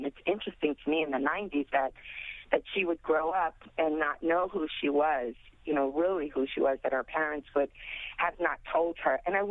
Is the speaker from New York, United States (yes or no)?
yes; Brooklyn, New York, United States; People automatically assume, because of my first name, that I'm Puerto Rican. And given that I grew up in Bed-Stuy, and, you know, there are so many assumptions based upon my exterior.